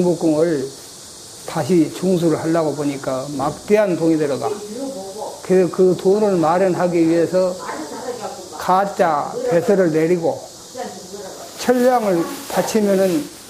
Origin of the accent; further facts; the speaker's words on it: South Korea; born there; 네, 부추마을에서 태어났어요.